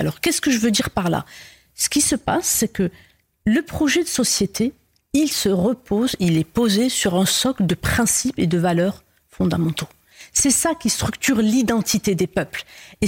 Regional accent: Algeria; moved away as an adult; now in France; vu que je viens d'Algérie, j'ai fait des études en Algérie, je suis venue en France

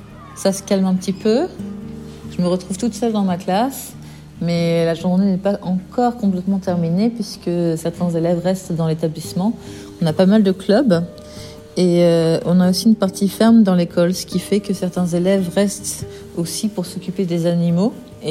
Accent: France; now in England, United Kingdom; Je suis française. J'ai encore peut-être un mal à me justifier en disant « Oui, je suis française », comme vous l'entendez sûrement à cause de mon accent.

